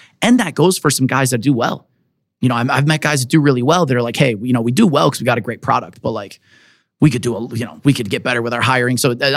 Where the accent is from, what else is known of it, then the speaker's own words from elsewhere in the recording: Milwaukee, Wisconsin, United States; we moved back to like my hometown and we like made a difference.